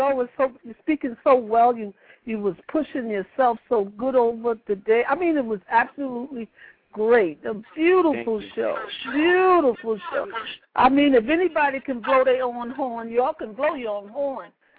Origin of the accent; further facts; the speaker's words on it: New York, United States; Yeah, that's my hometown. That's my hometown.